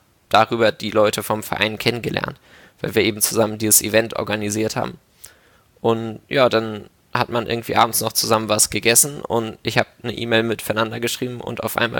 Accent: Hamburg, Germany; Ich komme auch aus Hamburg

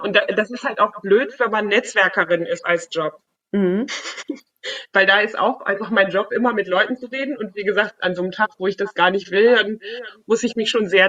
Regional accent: Rhineland, Germany; als Kind im Rheinland

